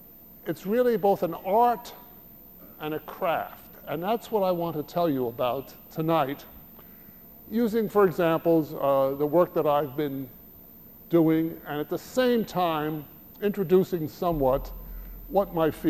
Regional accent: United States; Now one of my introductions, because I'm from the United States, was of course Erector Sets.

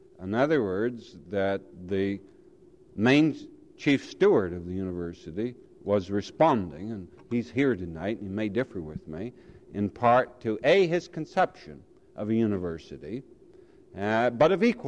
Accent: Canada; And as a Canadian, I would accept that.

